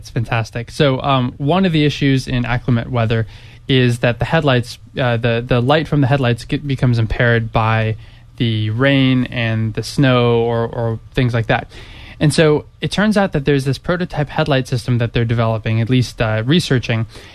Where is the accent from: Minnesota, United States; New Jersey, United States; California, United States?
California, United States; San Diego; So I was up here. I didn't see fireworks, but I'm from San Diego